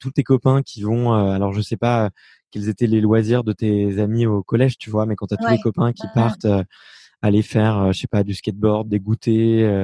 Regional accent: Fontenay-sous-Bois, Île-de-France, France; moi j'ai grandi à Fontenay-sous-Bois.

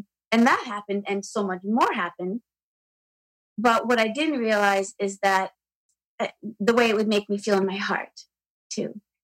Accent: Brookfield, Connecticut, United States; from Brookfield, Connecticut.

